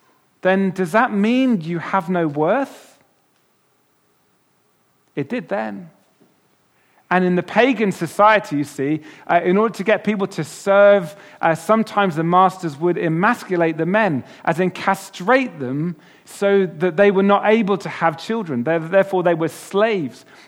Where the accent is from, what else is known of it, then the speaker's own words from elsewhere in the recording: East of England, United Kingdom; also born or lived in United States; I'm an immigrant. I was born in America. All the way through my school years … a few other things as well.